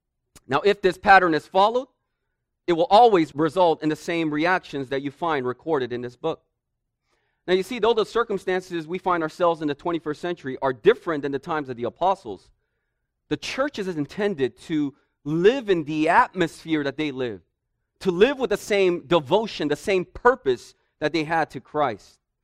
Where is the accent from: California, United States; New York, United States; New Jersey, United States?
California, United States; But I grew up in the Bay during their years of not only a championship drought